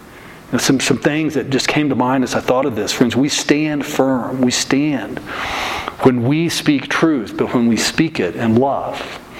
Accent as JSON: {"language": "English", "region": "Texas", "country": "United States", "tie": "born or raised there", "said": "And the reason God gave us, as a young kid growing up in Texas, the reason God gave us the gift of the oak tree was so that we could climb it, right?"}